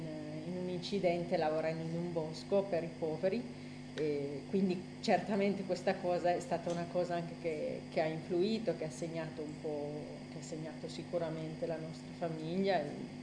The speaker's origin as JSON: {"language": "Italian", "town": "Cisterna di Latina", "region": "Lazio", "country": "Italy", "said": "sono di Cisterna"}